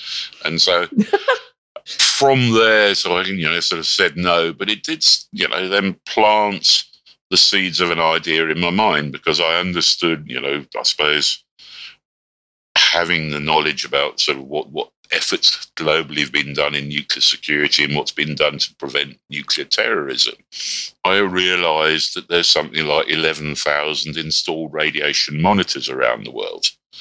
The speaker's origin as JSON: {"language": "English", "country": "Kenya", "tie": "born there", "also_born_or_lived": "United Kingdom", "said": "And I was born in Kenya. Then we went back to the UK when I was about the age of one, and then went back to Kenya when I was about the age of eight."}